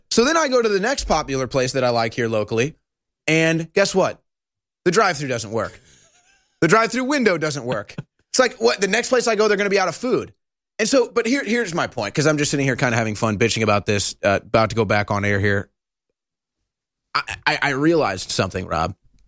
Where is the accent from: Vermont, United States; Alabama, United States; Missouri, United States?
Missouri, United States; St. Louis; now in Austin, United States; But I'm from St. Louis, Missouri, and St. Louis has its own problems. And Austin is, they do a lot of things right here.